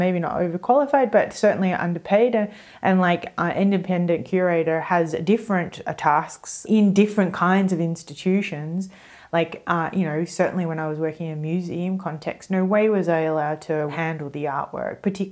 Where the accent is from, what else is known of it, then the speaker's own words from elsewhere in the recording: Australia; Even though I am Australian